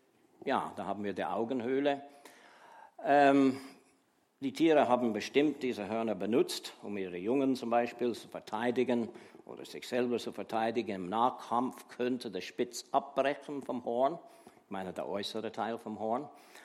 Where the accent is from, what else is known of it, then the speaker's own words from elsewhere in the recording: Canada; German is a second language; im westlichen Kanada, im Provinz Alberta, im westlichen Kanada gelebt. Also ich bin nicht Amerikaner, sondern Kanadier. Wir leben nördlich der Vereinigten Staaten.